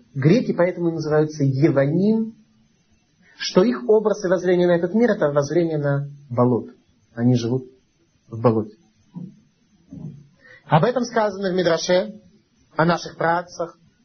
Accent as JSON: {"language": "Russian", "region": "Saint Petersburg", "country": "Russia", "tie": "born there", "said": "Как мы с вами родились в Ленинграде, это болото, ну, настоящее болото."}